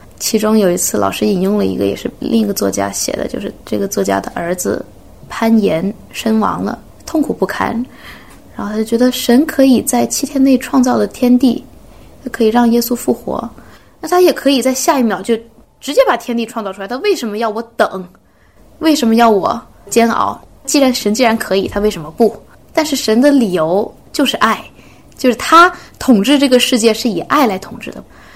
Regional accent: China; 我是一个中国人，我肯定是要为中国来做事情的

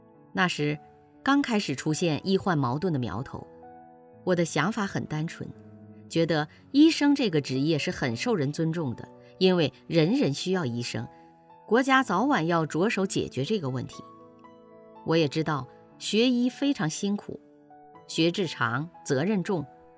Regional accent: Beijing, China; born there; 我在北京出生，从小在基督徒家庭长大

